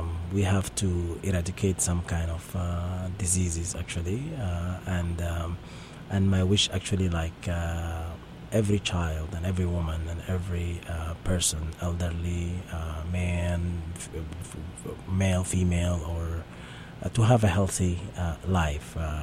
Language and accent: English; South Sudan; I'm an American citizen, but at the same time, I'm a South Sudanese, and I still have a lot of love and passion to help.